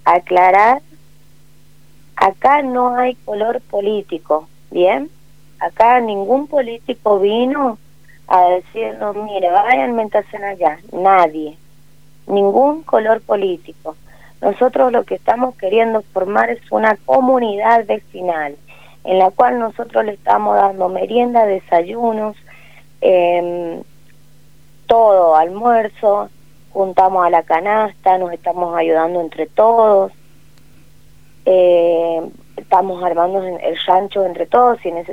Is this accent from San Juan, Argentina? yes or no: yes; Valle Fértil, San Juan, Argentina; Somos de Valle Fértil. Del 100% somos de Valle Fértil.